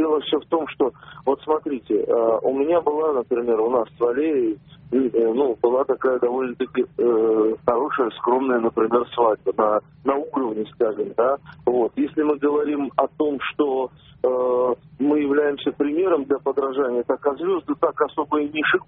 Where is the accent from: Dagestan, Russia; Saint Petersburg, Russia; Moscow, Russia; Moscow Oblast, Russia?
Dagestan, Russia; Makhachkala; born there; Я, например, родился в Махачкале, родился в Махачкале, и там, собственно говоря, это было традицией.